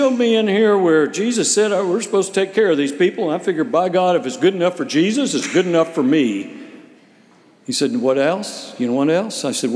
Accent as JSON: {"language": "English", "town": "Bartlesville", "region": "Oklahoma", "country": "United States", "tie": "born or raised there", "said": "I grew up in Bartlesville, Oklahoma, the headquarters of Phillips Petroleum Company, just north of Tulsa."}